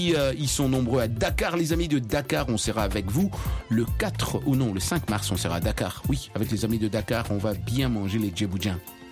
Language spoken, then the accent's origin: French; Chad; Moi, je suis un petit Tchadien.